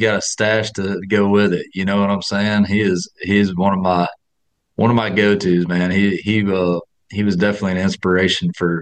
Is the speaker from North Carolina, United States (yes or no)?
yes; North Carolina, United States; It's something that I really connect with from my upbringing and how I was brought up in North Carolina